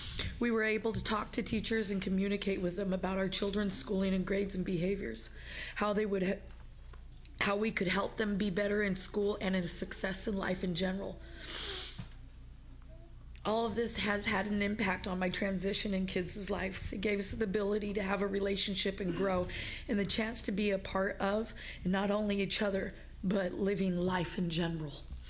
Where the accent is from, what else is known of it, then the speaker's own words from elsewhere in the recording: Seaside, Oregon, United States; I'm from Seaside.